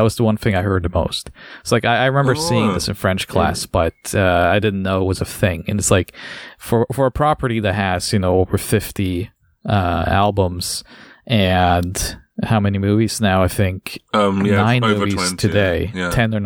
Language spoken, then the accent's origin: English; Norway; Because like, I grew up in Norway.